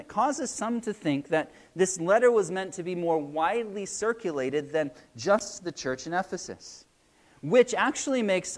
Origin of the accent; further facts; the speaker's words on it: United States; Where else are we from? I'm from America.